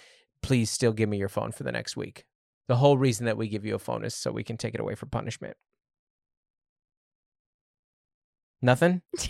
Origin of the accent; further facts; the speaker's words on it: Texas, United States; The wonderful thing about being a Texan is that we have pride in our country/state, and we love it more than anyone else could.